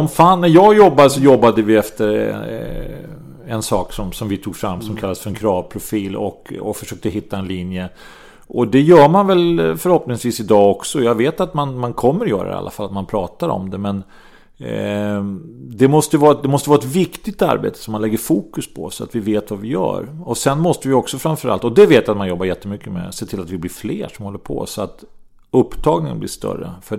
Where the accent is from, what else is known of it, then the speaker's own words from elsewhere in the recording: Södertälje, Stockholm County, Sweden; Och det året vi vann SM så var det som så att vi var 10 killar från Södertälje.